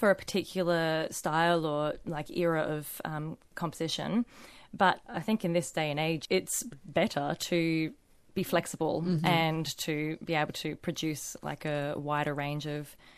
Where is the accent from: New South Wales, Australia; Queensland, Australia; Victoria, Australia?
Victoria, Australia; Echuca; because I grew up in Echuca. There wasn't that much opera there.